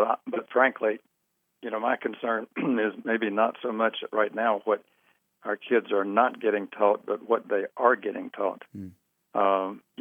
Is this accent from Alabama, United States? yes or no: yes; Florence, Alabama, United States; I am an Alabamian from birth. I grew up in Florence, Alabama.